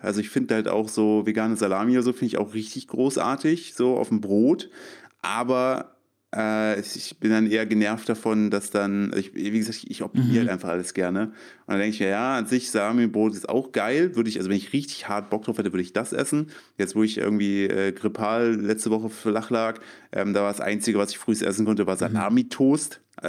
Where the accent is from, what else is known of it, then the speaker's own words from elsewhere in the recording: Thuringia, Germany; weil ich bin in Thüringen aufgewachsen.